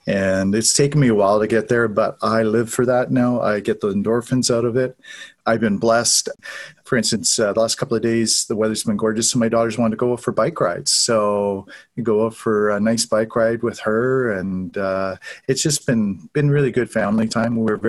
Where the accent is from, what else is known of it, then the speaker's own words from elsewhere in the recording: Manitoba, Canada; I'm a Canadian and I'm sitting here right now in Winnipeg, Manitoba, Canada.